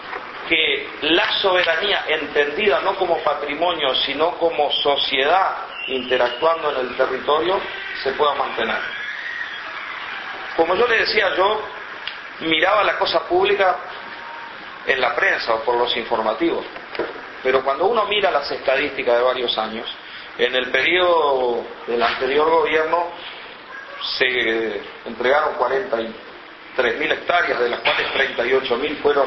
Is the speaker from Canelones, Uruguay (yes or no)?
no; Montevideo, Uruguay; yo soy de Montevideo, nací en Garibaldi, Montecaseros, y mis padres eran dentistas los dos.